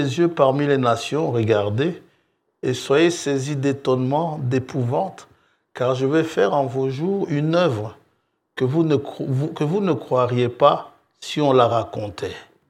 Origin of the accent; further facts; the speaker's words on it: Kisangani, Tshopo, DR Congo; born there; Il y en a une là-bas dans ma ville natale, à Kisangani.